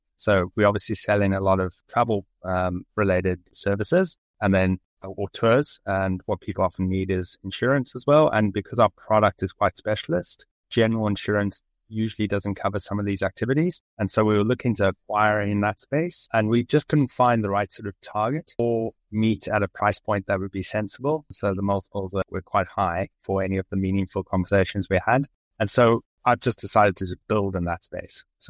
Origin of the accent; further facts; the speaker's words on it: South Africa; I was from South Africa originally.